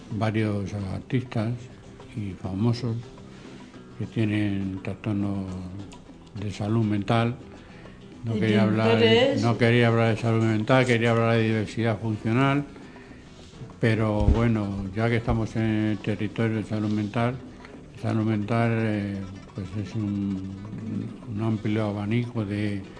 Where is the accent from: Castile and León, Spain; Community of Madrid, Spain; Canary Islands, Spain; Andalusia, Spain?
Community of Madrid, Spain; Leganés; Aunque somos de Leganés, somos de Fuenlabrada también y de la zona sur.